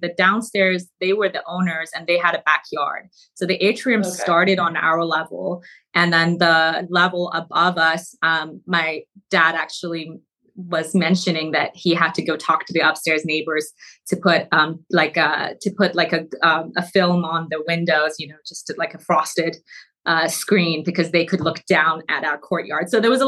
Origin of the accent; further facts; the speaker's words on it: Mashhad, Razavi Khorasan, Iran; So I was born in Mashhad in Iran